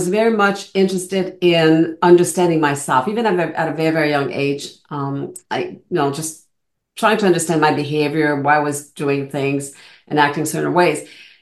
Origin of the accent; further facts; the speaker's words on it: Montreal, Quebec, Canada; first language French; English is a second language; So I was born and raised in Montreal and, French school until CJEP, which is kind of the college equivalent here in Ontario. And then I switched to English college and eventually went to McGill.